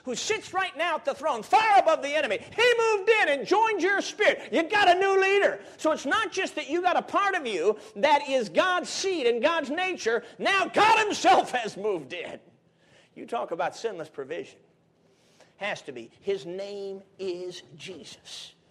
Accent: Chicago, Illinois, United States; Well, I grew up in Chicago. You know, so I'm used to the city. I am not used to the country.

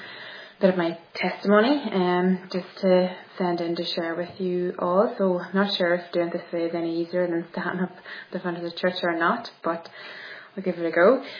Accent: Ulster, Ireland; So I'm from Monaghan originally

